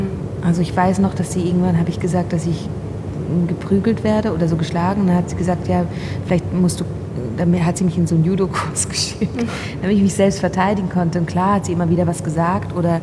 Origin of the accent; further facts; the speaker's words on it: Switzerland; first language Swiss German; German is a second language; Also Deutsch ist ja nicht meine Muttersprache, ich bin Schweizerin. Also Schweizerdeutsch